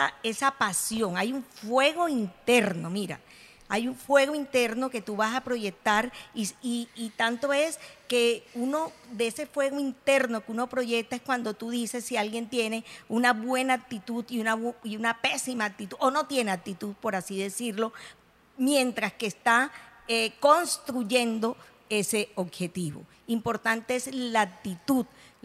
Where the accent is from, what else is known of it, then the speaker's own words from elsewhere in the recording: Colombia; Los embajadores de Colombia en otros países representan nuestra nación.